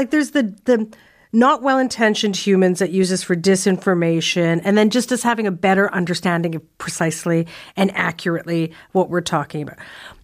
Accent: Saskatchewan, Canada; moved away as an adult; also born or lived in Ontario; I'm from Saskatchewan. And I grew up there and lived there for the first 22 years of my life.

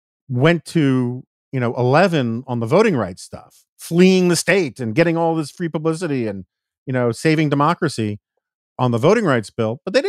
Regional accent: New York City, New York, United States; also born or lived in Washington, D.C.; I grew up in New York City, and I've lived in Washington, D.C.

